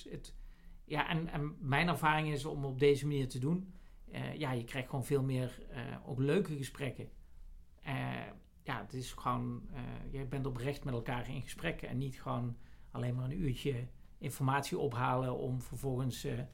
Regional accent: Netherlands; In plaats van, wat wij als Nederlanders in zijn algemeenheid zijn we natuurlijk redelijk direct en beginnen gewoon allerlei vragen te stellen.

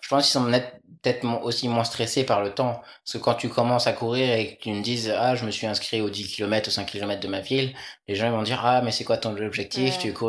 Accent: Angers, Pays de la Loire, France; bah donc je viens d'Angers, à Angers il y a ça.

